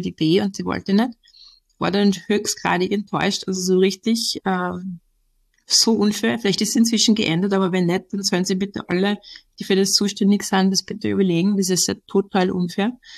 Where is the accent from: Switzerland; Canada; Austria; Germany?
Austria; selber als Österreicher